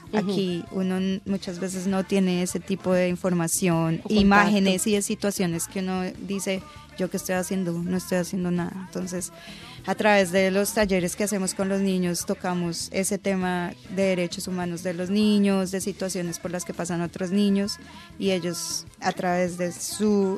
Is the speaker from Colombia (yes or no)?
yes; Colombia; now in Australia; somos de Colombia